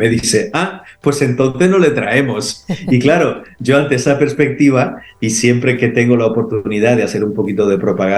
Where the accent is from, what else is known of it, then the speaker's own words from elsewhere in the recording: Canary Islands, Spain; yo, por ejemplo, que soy canario, pues también le tengo una devoción muy especial a la Virgen de Candelaria